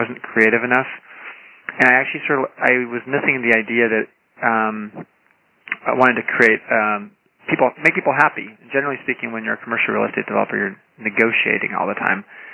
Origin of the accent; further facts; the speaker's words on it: California, United States; Well, I grew up near Disneyland, and I always liked the Disneyland Hotel in Southern California.